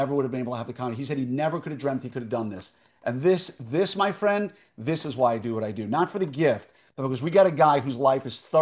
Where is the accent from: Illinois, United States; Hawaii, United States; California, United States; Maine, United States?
Illinois, United States; Chicago; born there; I was born in Fifth Army headquarters in Chicago back in 1967.